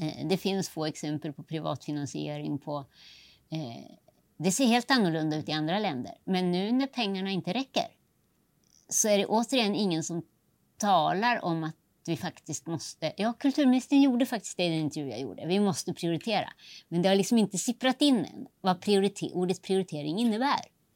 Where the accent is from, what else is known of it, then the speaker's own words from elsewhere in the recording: Skellefteå, Västerbotten County, Sweden; jag är från Skellefteå